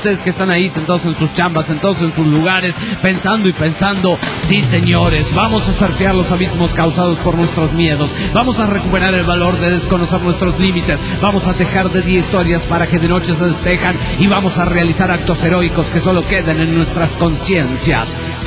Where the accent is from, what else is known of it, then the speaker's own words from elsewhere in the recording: Necochea, Buenos Aires Province, Argentina; me voy a estudiar a Mar del Plata, y yo soy de Necochea